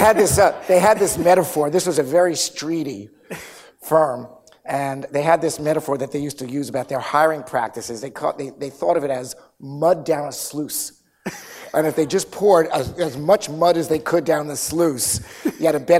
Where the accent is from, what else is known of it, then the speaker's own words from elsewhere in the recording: Brooklyn, New York, United States; If anybody asked me where I'm from, it would never dawn on me to say New York City. I'm from Brooklyn.